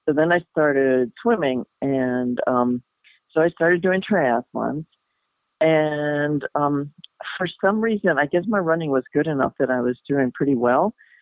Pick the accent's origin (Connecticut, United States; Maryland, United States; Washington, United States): Maryland, United States; Baltimore; also born or lived in Italy; I was born in Baltimore, and I grew up there until I went to college outside of Philadelphia. After that, I went to Italy, actually, to study art.